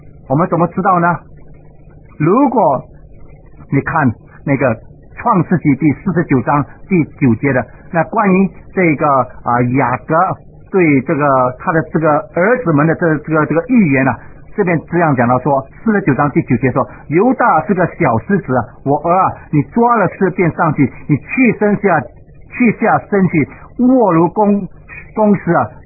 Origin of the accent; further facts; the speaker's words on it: Singapore; 不像我们新加坡人，新加坡人盼望什么？